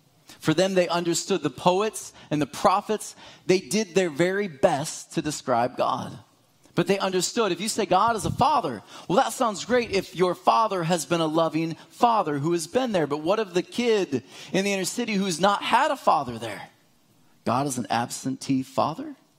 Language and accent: English; East Coast, United States; See, for me, growing up in the East Coast, my parents would say, you cannot spend money on the Sabbath.